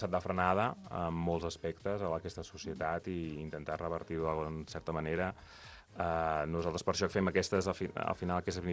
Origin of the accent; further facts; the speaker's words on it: Sant Sadurní, Catalonia, Spain; jo soc fill de Sant Sadurní